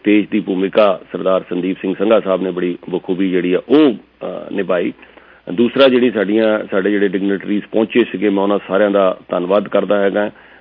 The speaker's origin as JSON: {"language": "Punjabi", "region": "Chandigarh", "country": "India", "tie": "born there", "said": "India ਦੇ ਵਿੱਚ ਇੱਕੋ ਹੀ ਸ਼ਹਿਰ ਹੈ ਜਿਹਨੂੰ ਸਿਟੀ ਬਿਊਟੀਫੁਲ ਕਿਹਾ ਜਾਂਦਾ ਹੈ, ਮੇਰਾ ਜਨਮ ਉੱਥੇ ਹੋਇਆ"}